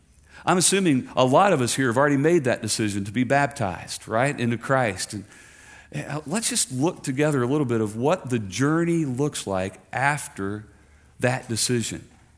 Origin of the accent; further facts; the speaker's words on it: Kentucky, United States; Like, I'll tell you, I come from Kentucky, right? Like your Pastor John.